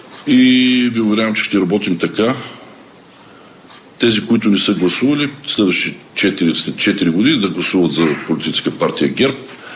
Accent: Plovdiv, Plovdiv Province, Bulgaria; И наистина ние сме пловдивчани и не сме само.

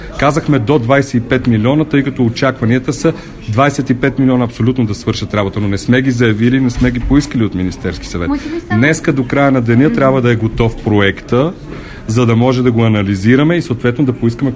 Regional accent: Pernik, Pernik Province, Bulgaria; И ние сме от Перник.

